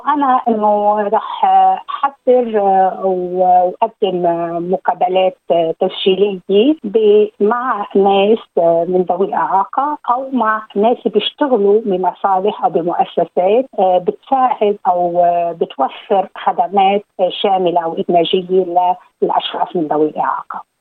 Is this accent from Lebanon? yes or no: yes; Lebanon; أنا ربيت بضيعة صغيرة بلبنان،